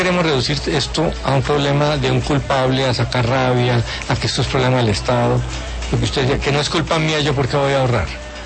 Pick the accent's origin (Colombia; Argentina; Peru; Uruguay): Colombia; el problema también somos los colombianos.